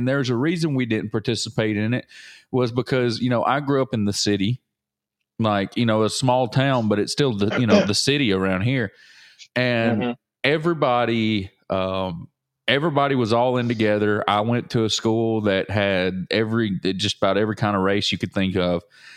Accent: Alabama, United States; Everybody down here was like in Northwest Alabama, we were all in this together.

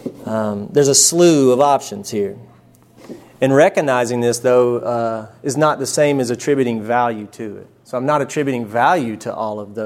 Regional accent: the South, United States; the one of growing up in the South

